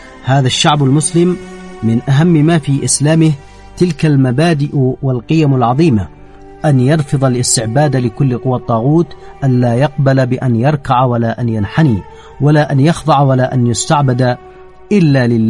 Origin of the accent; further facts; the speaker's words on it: Yemen; بنيت عليه كل حياتي كيمني،